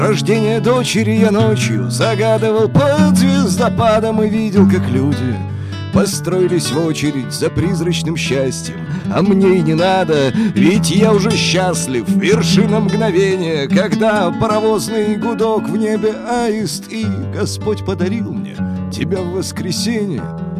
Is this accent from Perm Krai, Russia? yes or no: no; Yekaterinburg, Sverdlovsk Oblast, Russia; born there; also born or lived in Saint Petersburg / Kirov; now in Rostov-on-Don, Russia; У меня папа военный, поэтому я родился в Свердловске, жил в Питере, потом 18 лет, 19 где-то в Кирове, Вятка. Потом переехал в Ростов, и вот сейчас 10 лет в Ростове живу.